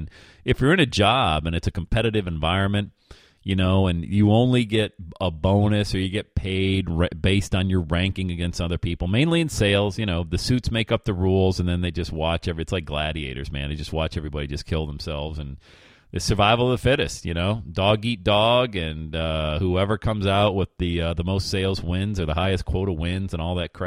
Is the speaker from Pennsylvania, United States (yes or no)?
yes; Bradford, Pennsylvania, United States; And I grew up in Bradford, PA. So we got all the Buffalo news channels up there.